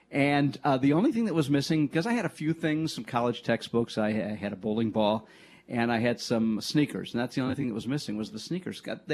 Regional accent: Detroit, Michigan, United States; speaking of Detroit, which is my hometown, it is amazing how many pizza chains have come out of the Motor City.

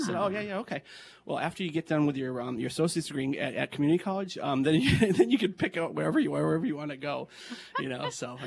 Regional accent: Massachusetts, United States; like I grew up in Western Mass. A lot of people went to UMass

